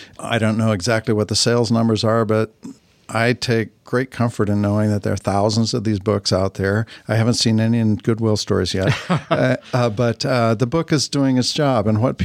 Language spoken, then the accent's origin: English; Northwest, United States; I grew up in the Northwest, and I was fortunate that my parents really believed in getting us outside.